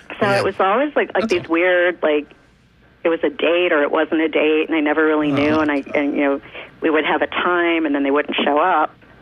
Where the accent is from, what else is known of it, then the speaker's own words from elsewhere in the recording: New York, United States; I'm originally a New Yorker.